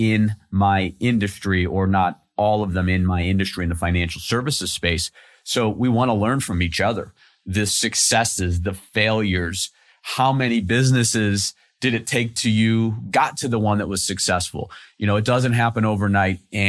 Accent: Cleveland, Ohio, United States; you know, I grew up in Cleveland, Ohio.

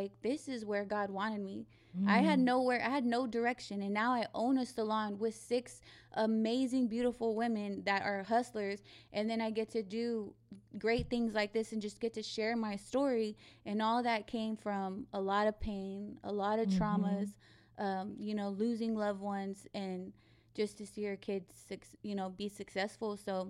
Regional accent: Abilene, Texas, United States; moved away; So I'm from Abilene. I'm not from San Antonio. Mm-hmm. And I moved from Abilene because my mom had passed away from lung cancer.

